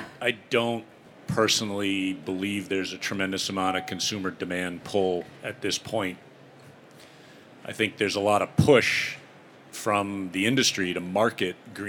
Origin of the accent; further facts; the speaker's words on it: United States; I'm an American, right?